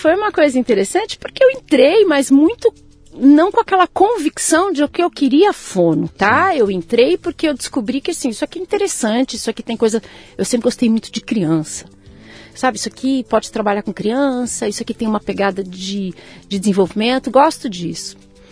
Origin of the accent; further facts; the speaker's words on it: São Paulo, Brazil; E desde então sempre estive em São Paulo, no estado de São Paulo.